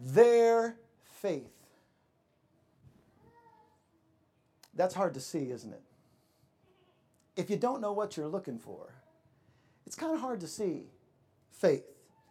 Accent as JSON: {"language": "English", "country": "United States", "said": "I mean, I'm an American."}